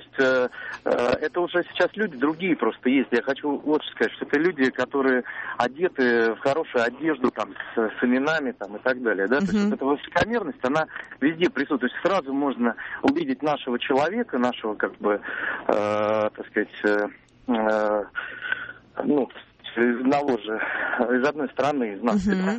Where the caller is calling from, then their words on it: Moscow, Russia; я из Москвы.